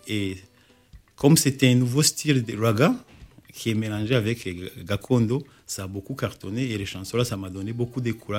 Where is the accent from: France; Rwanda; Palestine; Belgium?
Rwanda; la musique chez nous au Rwanda